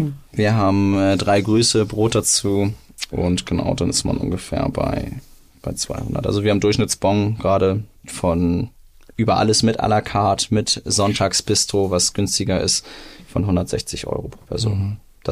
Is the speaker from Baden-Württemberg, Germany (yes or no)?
no; Lower Saxony, Germany; born there; also born or lived in Mexico; Mein Papa ist Hamburger. Ich bin in Niedersachsen geboren. Mein Vorname ist Hebräisch und mein Nachname ist polnisch.